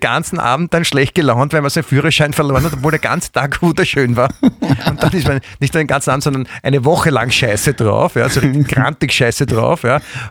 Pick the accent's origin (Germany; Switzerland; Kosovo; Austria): Austria; Klosterneuburg, Lower Austria; Ich bin ja in Klosterneuburg groß geworden.